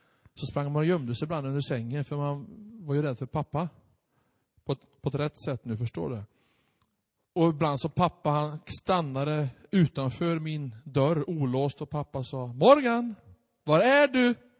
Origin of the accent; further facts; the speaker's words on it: Hagfors, Värmland, Sweden; Och jag predikade hemma i Hagfors.